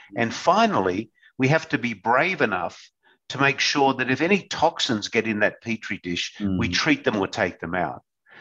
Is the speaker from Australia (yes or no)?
yes; Australia; being an Australian